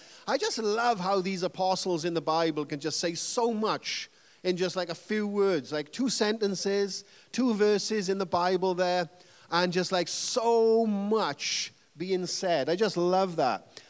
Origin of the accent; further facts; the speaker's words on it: Wales, United Kingdom; As a Welshman, that's, you know, I feel like I'm at home right now.